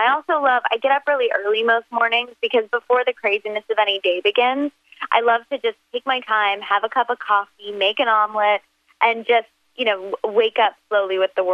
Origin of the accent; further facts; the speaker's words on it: Missouri, United States; I'm just happy to be talking to Missouri because that's my home state.